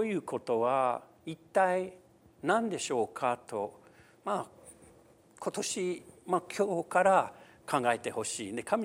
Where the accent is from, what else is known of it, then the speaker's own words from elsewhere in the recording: United States; Japanese is a second language; now in Japan; まあ、アメリカ人ですから、まあ、日本にいるから